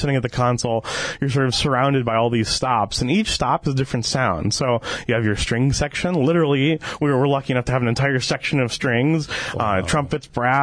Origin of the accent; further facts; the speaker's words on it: St. Louis, Missouri, United States; I was lucky enough, I grew up in St. Louis, Missouri